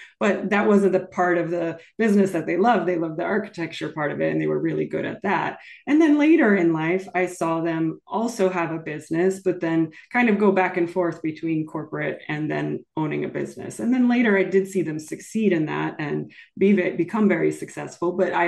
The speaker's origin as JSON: {"language": "English", "region": "New Jersey", "country": "United States", "tie": "born or raised there", "said": "I grew up right outside of Princeton."}